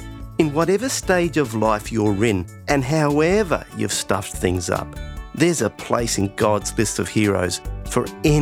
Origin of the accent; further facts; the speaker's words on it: Australia; And they ask me, where are you from? I say, Australia.